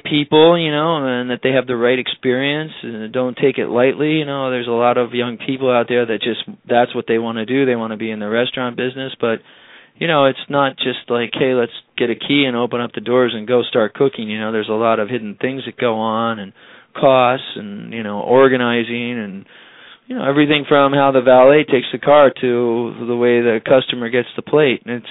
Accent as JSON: {"language": "English", "town": "Seattle", "region": "Washington", "country": "United States", "tie": "born or raised there", "said": "I grew up partly in the Northwest too, in Seattle area."}